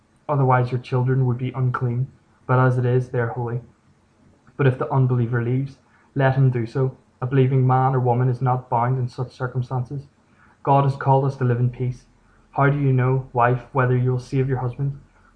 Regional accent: Belfast, Northern Ireland, United Kingdom; I'm from West Belfast

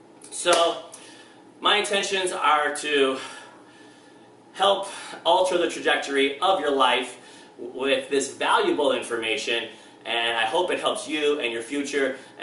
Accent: Michigan, United States; I'll never forget, I grew up in Michigan, and we used to go to Canada

